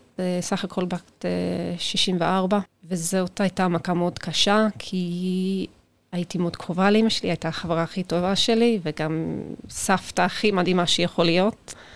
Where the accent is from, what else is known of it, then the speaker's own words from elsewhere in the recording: London, United Kingdom; moved away as an adult; now in Israel; אני נולדתי וגדלתי באנגליה, בפרברים של לונדון, מקום ירוק ויפה, גדלתי במשפחה קטנה, מלוכדת.